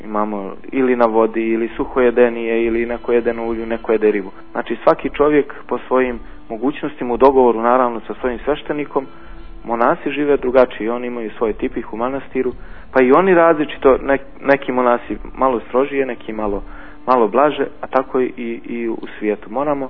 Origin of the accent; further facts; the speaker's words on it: Montenegro; kod nas u Crnoj Gori